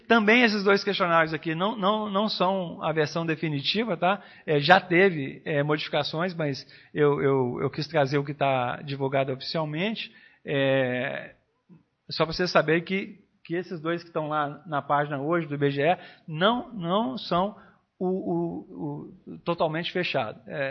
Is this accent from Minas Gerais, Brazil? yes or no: yes; Minas Gerais, Brazil; Eu sou mineiro, não estou falando de modo no meu estado, não.